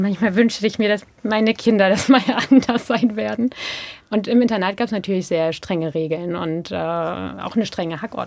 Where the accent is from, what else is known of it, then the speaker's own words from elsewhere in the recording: Halle, Saxony-Anhalt, Germany; born there; bin auch in Halle getauft. Ich glaube 93 im Diakoniewerk.